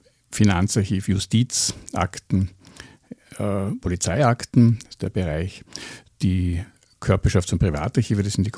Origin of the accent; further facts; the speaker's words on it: Carinthia, Austria; wo ja auch Kärnten dann dazugehört hat, meine Heimat, das Herzog Kärnten